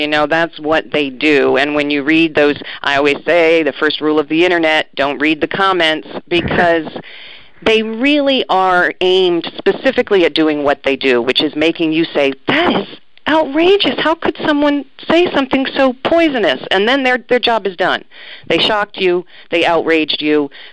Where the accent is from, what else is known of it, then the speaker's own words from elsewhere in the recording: Maryland, United States; I'm from Maryland, you know, in D.C. area